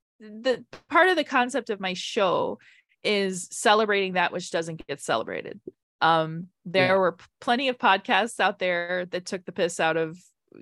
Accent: Australia; I grew up with this and I grew up in Australia and this movie's filmed in Australia

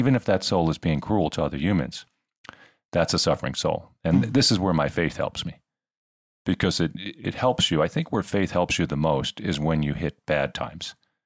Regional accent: United States; even though I'm American

